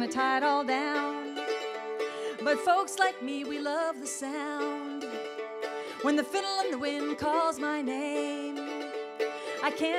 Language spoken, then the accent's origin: English; Arizona, United States; now in Canada; gone back to Arizona where I'd come from. And now I live in Canada because I'm married a Canadian